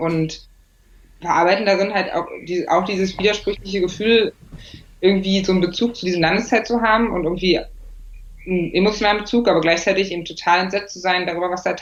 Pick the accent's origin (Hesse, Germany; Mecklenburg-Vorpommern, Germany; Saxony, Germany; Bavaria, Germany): Saxony, Germany; Bautzen; also ich komme ja aus Bautzen